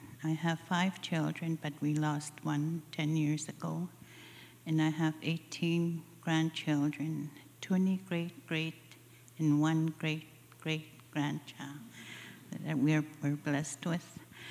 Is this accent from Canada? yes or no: yes; Alberta, Canada; I was born and raised on the Blackfoot Reserve near Glacian on the Siksika Nation.